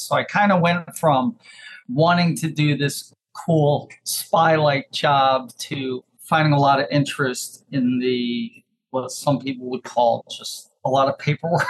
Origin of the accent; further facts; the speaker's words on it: Windsor, Connecticut, United States; I grew up in New England in Windsor, Connecticut.